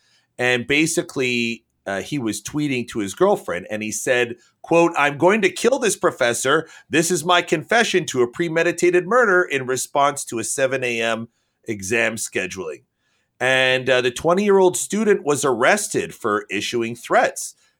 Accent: Canada; obviously I'm a Canadian

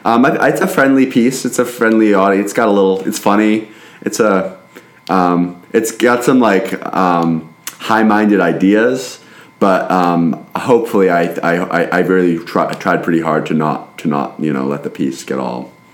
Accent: Portland, Oregon, United States; I'm from Portland, Oregon.

